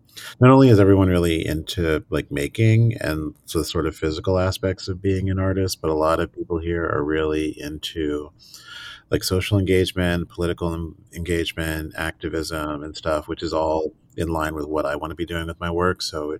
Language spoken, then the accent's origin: English; Phoenix, Arizona, United States; now in New York, United States; So I spent like most of my childhood growing up in Phoenix. The thing I joke about is I was born in the swamp and raised in the desert. And I wound up coming here to New York for college.